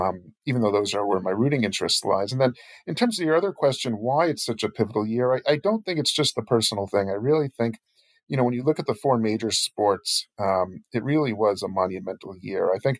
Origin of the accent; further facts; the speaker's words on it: Newton, Massachusetts, United States; now in Natick, United States; So I've lived in the Boston area my entire life. As I was talking to you before, I grew up in Newton, which is a suburb just outside of Boston. And then about a decade or so, I moved farther west, 8 miles out to Natick.